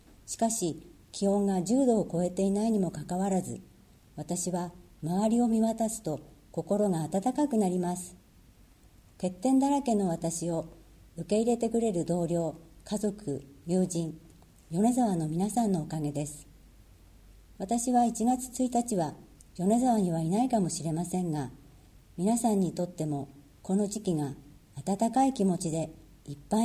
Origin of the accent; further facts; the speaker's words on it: United States; Japanese is a second language; アメリカの雪が降らない地域の出身なので、